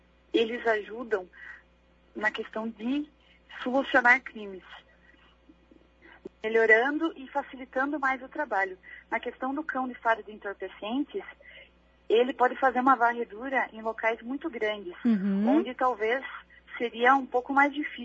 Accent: Cruz Machado, Paraná, Brazil; also born or lived in União da Vitória; now in Curitiba, Brazil; Eu nasci em União da Vitória, uhum, e fui criada em Cruz Machado.

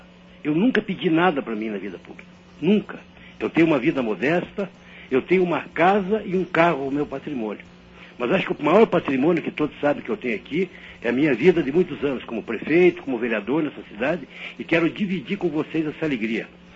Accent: União da Vitória, Paraná, Brazil; born there; a minha região, a minha cidade onde eu nasci, União da Vitória.

